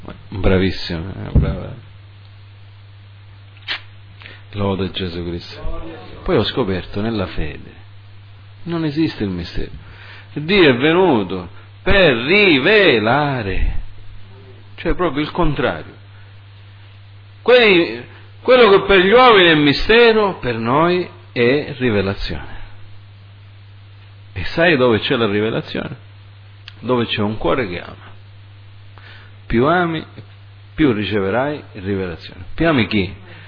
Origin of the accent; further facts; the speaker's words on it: United States; io che ero, che sono cresciuto in America